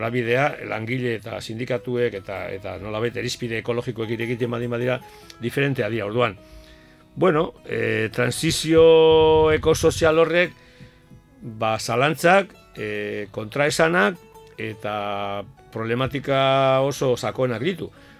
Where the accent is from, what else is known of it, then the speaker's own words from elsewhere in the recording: Erandio, Basque Country, Spain; born there; Ni erandio jaio nintzen, justo franco-espainola de kables horren ondoan, Urdaneta kalean.